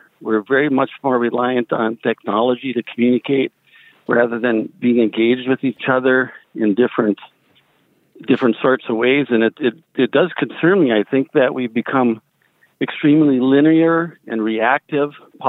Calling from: St. Paul, Minnesota, United States; I'm from St. Paul, Minnesota.

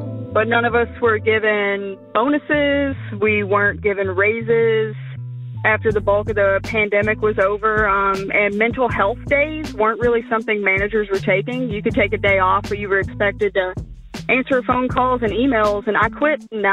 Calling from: Louisville, Kentucky, United States; I'm calling from Louisville, Kentucky.

